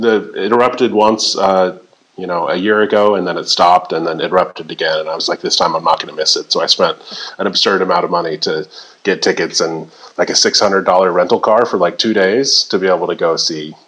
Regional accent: Iowa, United States; Like, I grew up in Iowa, went to Iowa State, was working about half time and going to school, and then ended up dropping out

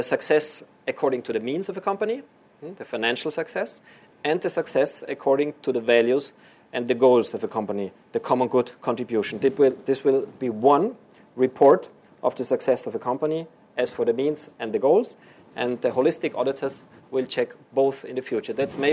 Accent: Austria; I grew up in Austria, and now Austria is part of the European Union

